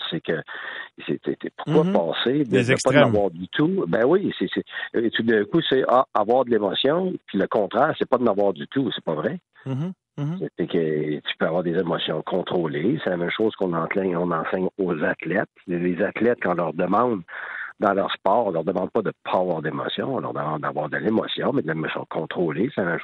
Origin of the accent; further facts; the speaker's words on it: Quebec, Canada; Alors, je suis un Québécois.